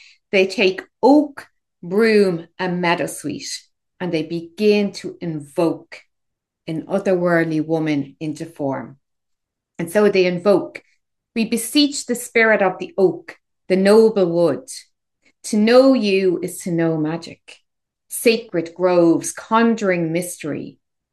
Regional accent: Ireland; And obviously I am Irish. But I also have a little bit of Welsh ancestry, I will have you know.

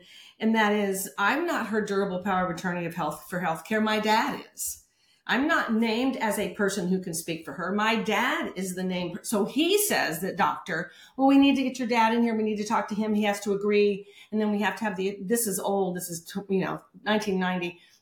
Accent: San Diego, California, United States; I grew up in San Diego where we had avocados before Mexico had avocados.

